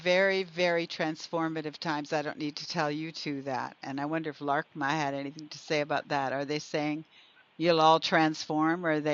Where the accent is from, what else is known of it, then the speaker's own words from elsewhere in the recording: Canada; Well, I believe I'm not American, I'm Canadian, but I believe that America has the potential to be the light leader